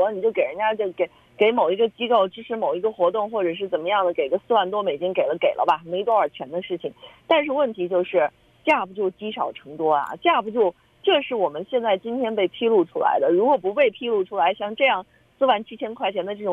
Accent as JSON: {"language": "Chinese", "country": "China", "said": "我们中国人大家都知道有一句话叫做开源节流"}